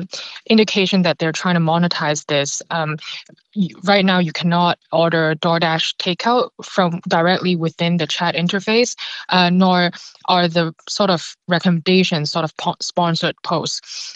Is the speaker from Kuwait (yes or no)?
no; Hong Kong; I'm from Hong Kong